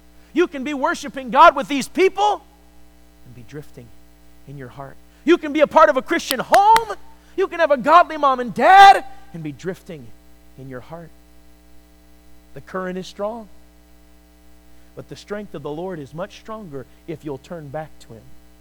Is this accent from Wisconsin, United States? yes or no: no; Minnesota, United States; Honey, trust me. I grew up in Minnesota.